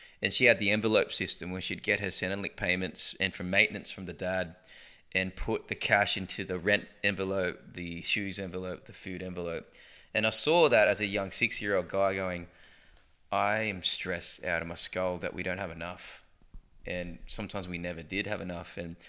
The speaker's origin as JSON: {"language": "English", "town": "Newcastle", "region": "New South Wales", "country": "Australia", "tie": "born or raised there", "said": "And then I grew up in Newcastle, so that's a big country town 2 hours north from Sydney."}